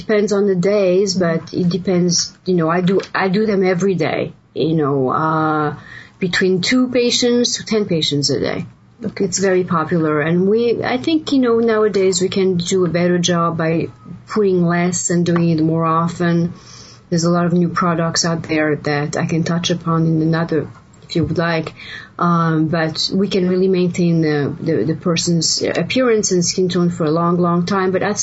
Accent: Geneva, Switzerland; moved away as an adult; now in United States; So I grew up in Geneva, Switzerland, where I went to medical school, and then I did my medical graduate training here in general surgery at NYU and plastic surgery at Cornell.

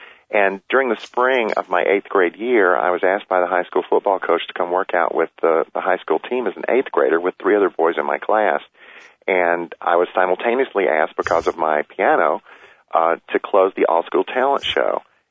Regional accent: Amory, Mississippi, United States; lessons that I learned from my mother at her knee as a little boy growing up in Amory, Mississippi.

